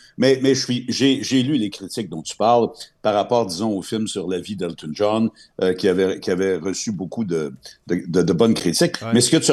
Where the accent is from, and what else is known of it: Quebec, Canada